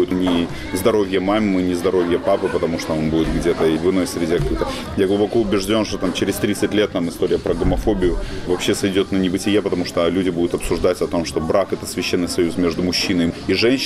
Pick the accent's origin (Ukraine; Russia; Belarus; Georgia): Ukraine; Simferopol, Crimea; мой регион, из которого я родом. Я из Симферополя, он стал первой жертвой этой войны